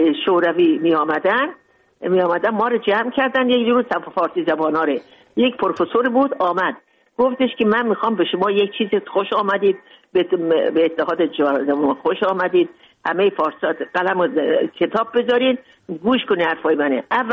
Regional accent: Mashhad, Razavi Khorasan, Iran; born or raised there

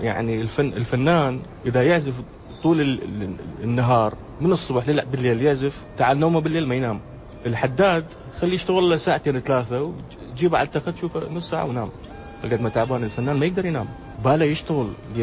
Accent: Iraq; أنا صار لي أكثر من فترة يعني ما رايح العراق

